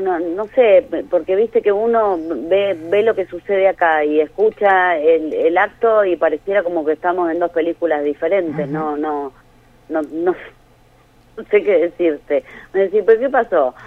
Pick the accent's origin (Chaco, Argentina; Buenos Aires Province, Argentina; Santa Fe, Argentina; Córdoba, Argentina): Buenos Aires Province, Argentina; Mar del Plata; moved away as an adult; now in Buenos Aires, Argentina; yo soy de Mar del Plata, yo soy marplatense, y en realidad en Buenos Aires hace un año que estoy, antes trabajé en Mar del Plata.